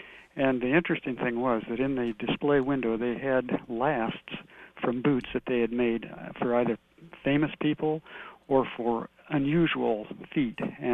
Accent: Olathe, Kansas, United States; now in Independence, United States; Yes, I was just telling the lady that I grew up in Olathe.

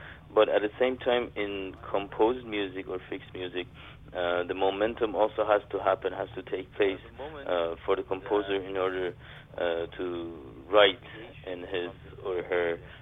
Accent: Tehran, Tehran Province, Iran; born there; English is a second language; I was born in Tehran, Iran, in the year 1951.

